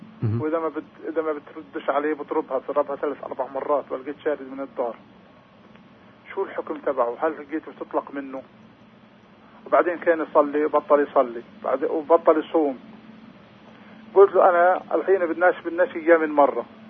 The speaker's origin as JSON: {"language": "Arabic", "town": "Hebron", "region": "West Bank", "country": "Palestine", "said": "أنا من الخليل بدي أسأل المفتي من فضلك"}